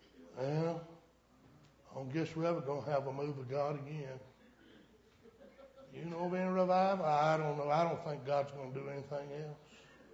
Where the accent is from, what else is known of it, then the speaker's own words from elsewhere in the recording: Saluda, United States; When my wife and I and our oldest child, who was only a year old, moved back to my hometown of Saluda.